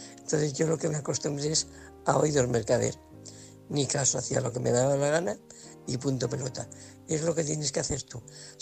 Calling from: Alcorcón, Community of Madrid, Spain; de Alcorcón.

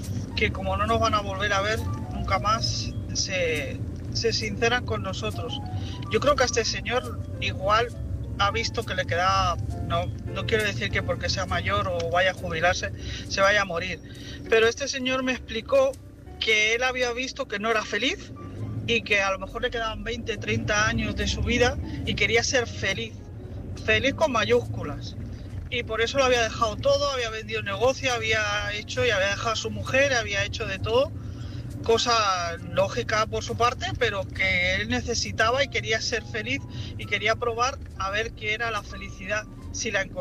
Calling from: Barcelona, Catalonia, Spain; de Barcelona, soy taxista.

